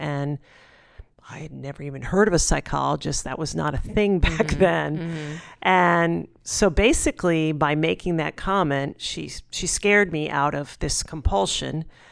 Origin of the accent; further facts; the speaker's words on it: Connecticut, United States; I was from Connecticut. I grew up in Connecticut, the Northeast, where is pretty spiritually dead.